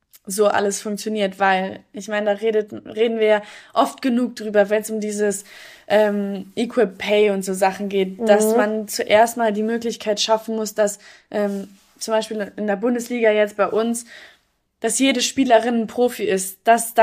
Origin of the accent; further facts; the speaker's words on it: Essen, North Rhine-Westphalia, Germany; ich komme aus Essen, ich kann sagen, wie es da zumindest damals war.